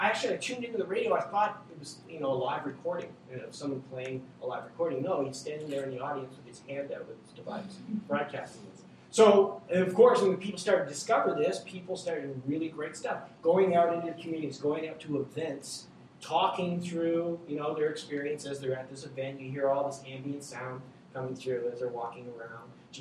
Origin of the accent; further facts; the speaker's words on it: Canada; I'm Canadian.